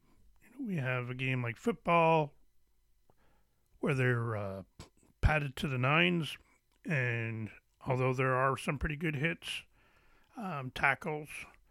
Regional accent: Ontario, Canada; We have a team here in my hometown. Well, not really in my hometown. I'm in Mississauga. But just in Toronto, we have the Toronto Arrows of the MRL.

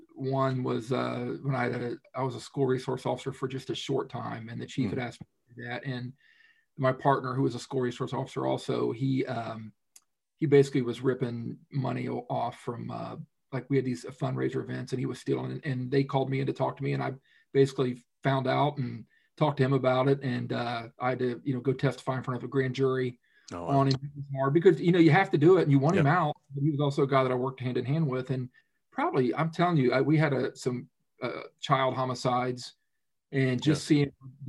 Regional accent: Middletown, United States; And I'm from Middletown. I lived here. My kids went to school. I'm a Middletown guy.

